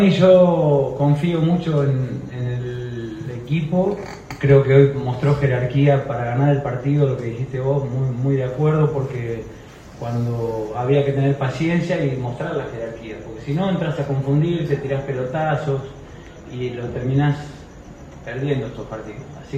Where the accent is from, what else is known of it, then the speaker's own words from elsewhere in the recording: Cafferata, Santa Fe, Argentina; Yo soy de pueblo, si a mí me ponen un día a jugar con Boca, ¿y sabe qué? O con River, y soy de Cafferata